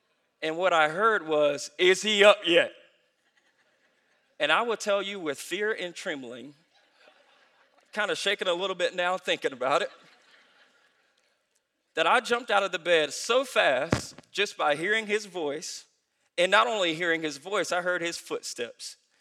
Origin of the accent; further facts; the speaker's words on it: Antrimville, South Carolina, United States; I remember growing up in Antrimville, South Carolina.